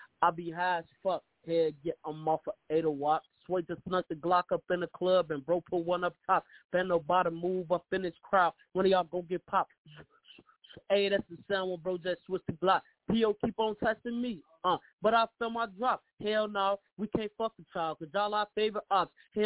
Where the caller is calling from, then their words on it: Chicago, Illinois, United States; I'm from Chicago, Illinois, man.